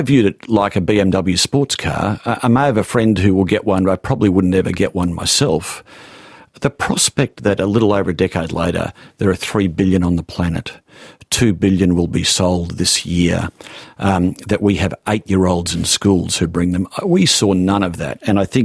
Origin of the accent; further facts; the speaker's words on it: Sydney, New South Wales, Australia; So I grew up in Sydney, handful of television channels, handful of radio stations, newspapers in the morning and the afternoons.